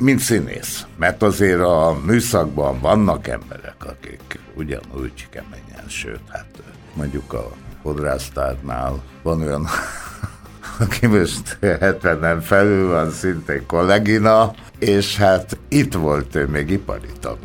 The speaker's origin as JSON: {"language": "Hungarian", "region": "Budapest", "country": "Hungary", "tie": "born or raised there", "lives_now": "Békéscsaba, Hungary", "said": "Pest a szülőfalum, de hát én nem élnék ott most már semmi pénzért. Úgyhogy nekem most a Békés Csaba az otthonom."}